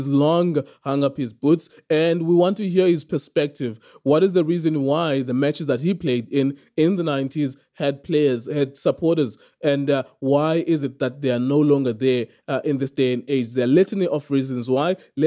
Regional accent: Cape Town, Western Cape, South Africa; growing up in Cape Town

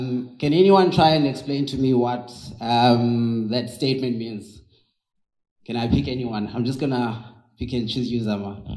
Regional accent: Eastern Cape, South Africa; English is a second language; the person that's standing in front of you is from the Eastern Cape, born and bred in the Eastern Cape.

